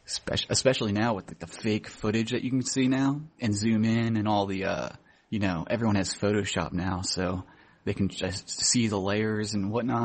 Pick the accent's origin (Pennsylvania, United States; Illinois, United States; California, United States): Pennsylvania, United States; Philadelphia; accent: Philly accent; I'm from northeast. I'm like outside Philadelphia.